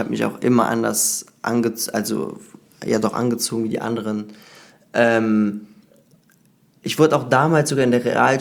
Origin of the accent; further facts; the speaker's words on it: Cologne, North Rhine-Westphalia, Germany; weil die Ausbildung ist ja in Düsseldorf, ich bin aus Köln.